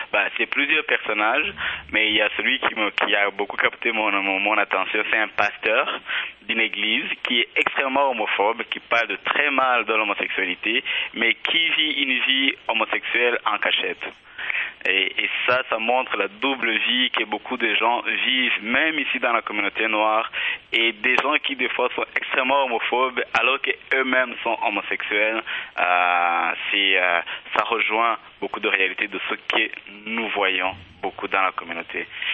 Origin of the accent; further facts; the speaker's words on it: Rwanda; moved away; Moi je viens du Rwanda, donc si j'étais resté là-bas